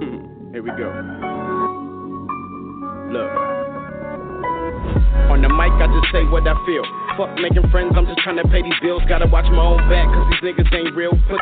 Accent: St. Paul, Minnesota, United States; I'm from St. Paul, Minnesota. … from Minnesota.

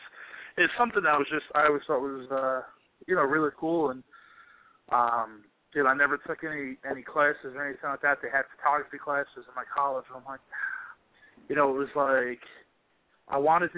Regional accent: Central Islip, New York, United States; I grew up on on Long Island, New York, in a town called Central Islip.

